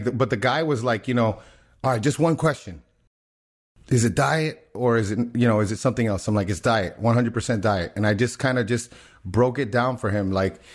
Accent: Miami, Florida, United States; because growing up in Miami, you know, like where we lived, people, it wasn't like they were poor

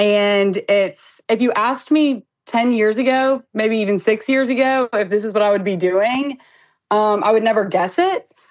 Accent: Birmingham, Alabama, United States; also born or lived in Michigan; My parents are Lions fans because I was born in Michigan, moved to Birmingham at a very young age.

